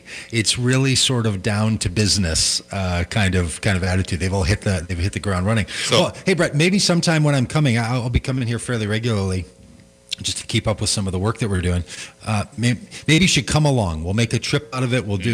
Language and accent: English; Minnesota, United States; So, of course, I stopped him and said, well, hello, Minnesotan. I am too.